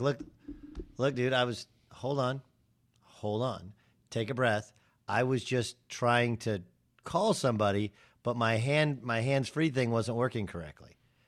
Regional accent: Orange County, California, United States; I mean, he and I are the same age. We grew up in Orange County.

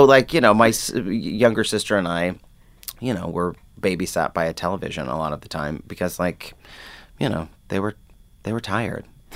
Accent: Midwest, United States; now in New York, United States; So I embrace the fact that I'm from the Midwest, and I'm proud of that. It's like it's a great place to be from

